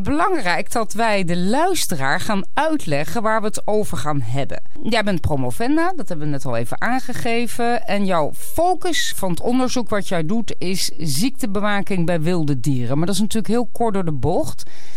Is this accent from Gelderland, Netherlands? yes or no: yes; Bennekom, Gelderland, Netherlands; Ik ben opgegroeid in Bennekom.